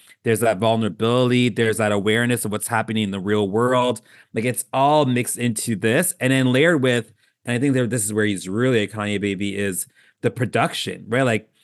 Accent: Canada; I'm just going to say it, and I'm Canadian

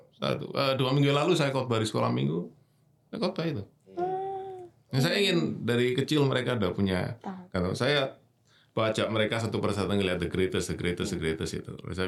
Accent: Jember, East Java, Indonesia; also born or lived in Bojonegoro / Surabaya; saya orang Jawa Timur, oke. Lahir Bojonegoro, besar di Jember, kuliah di Surabaya gitu.

